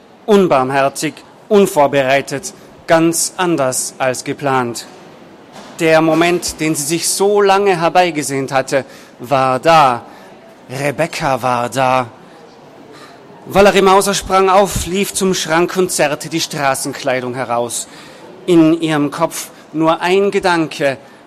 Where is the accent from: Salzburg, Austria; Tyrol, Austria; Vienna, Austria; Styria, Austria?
Tyrol, Austria; Innsbruck; ich bin jetzt nicht unbedingt aus der deutschen oder mitteldeutschen Gegend. Ich komme aus Österreich, aus Innsbruck in Tirol